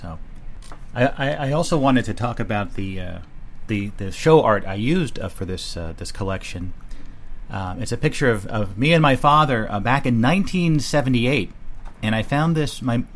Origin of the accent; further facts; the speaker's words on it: Bridgewater, New Jersey, United States; it's there in the living room of our house, the house we grew up in Bridgewater, New Jersey.